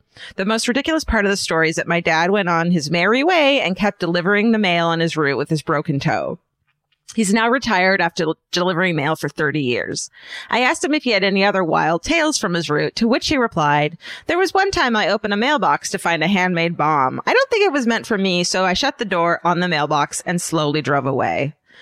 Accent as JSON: {"language": "English", "town": "Bloomdale", "region": "Ohio", "country": "United States", "tie": "born or raised there", "said": "The year was 1996 in my hometown of Bloomdale, Ohio, population less than 600. I was 6 years old"}